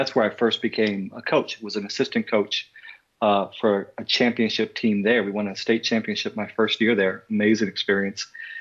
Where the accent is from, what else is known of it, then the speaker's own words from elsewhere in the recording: Vermont, United States; also born or lived in Baltimore; Grew up in Vermont and then high school in Baltimore.